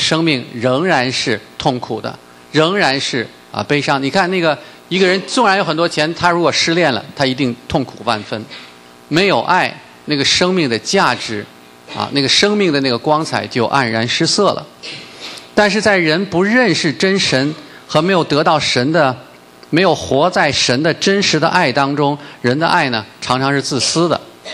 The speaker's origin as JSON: {"language": "Chinese", "country": "China", "said": "但是我们中国人原本是很含蓄的，很幽默的啊"}